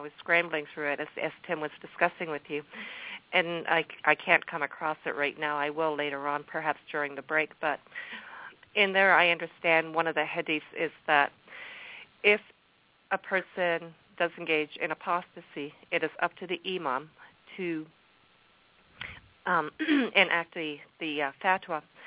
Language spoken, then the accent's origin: English; Canada; accent: Canadian; it could be my Canadian accent coming through.